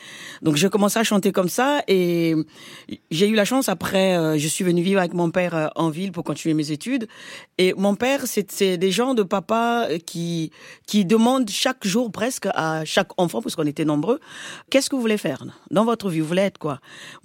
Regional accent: Kimbedi, Bouenza, Republic of the Congo; moi, je viens d'un petit village où j'ai été élevée au Congo par ma grand-mère. Le village s'appelle Kitundu à Kimbedi.

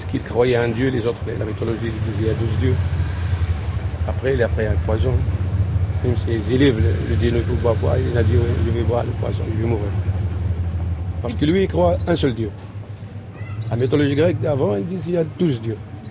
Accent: Kabylie, Algeria; now in Athens, Greece; D'Algérie, de Kabylie.

